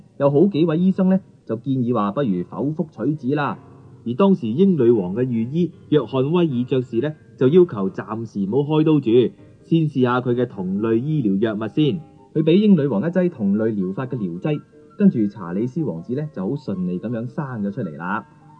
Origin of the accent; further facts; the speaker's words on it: China; 同類相治咧，就係我哋中國人所講嘅以形補形、以毒攻毒